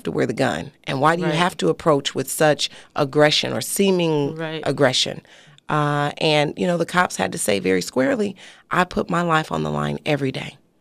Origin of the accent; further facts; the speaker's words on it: Oakland, California, United States; the commentary by the young people is not unlike my own experience as a young person growing up in Oakland